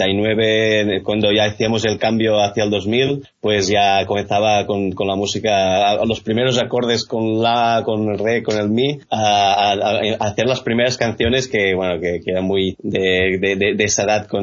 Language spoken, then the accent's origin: Spanish; Vilafranca del Penedès, Catalonia, Spain; de Vilafranca del Penedès, cerca de Barcelona.